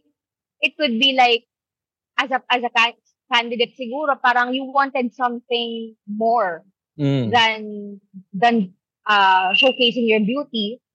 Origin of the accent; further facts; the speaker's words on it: Calabarzon, Philippines; But taga Cavite ako, so ipapakita ko kung ano meron ng Cavite.